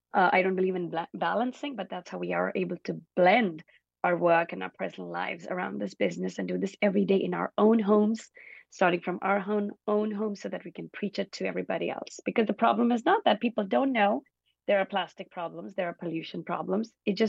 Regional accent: India; because when I grew up in India, so I was born and brought up in India.

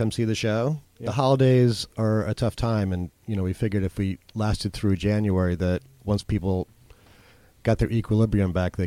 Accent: New Jersey, United States; also born or lived in Jamaica, Queens, United States; I was born in Jamaica, Queens. I grew up in New Jersey, and I've been up here in Hudson for about 6.5

